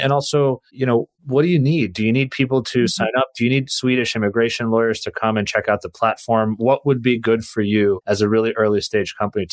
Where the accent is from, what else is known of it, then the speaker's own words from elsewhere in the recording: New York, United States; because I'm from New York